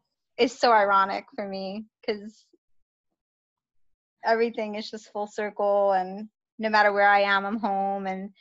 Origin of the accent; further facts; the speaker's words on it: Bronx, New York, United States; moved away as an adult; But growing up in the Bronx was really interesting. I mean, I don't think I would have chosen it like for myself, but because I was there and that's where I grew up and I love so much about New York